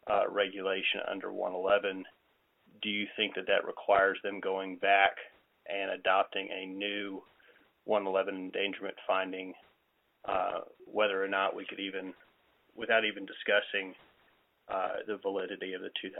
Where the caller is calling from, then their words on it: Austin, Texas, United States; I'm calling from Austin, Texas.